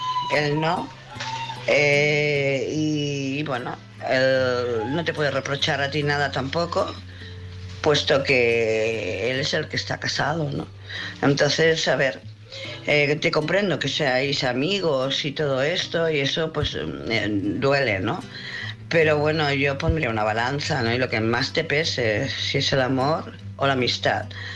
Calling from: Barcelona, Catalonia, Spain; Buenas noches … de Barcelona.

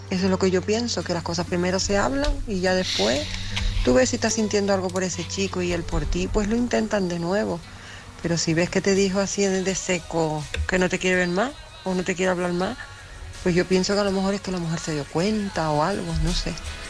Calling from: Tenerife, Canary Islands, Spain; de Tenerife.

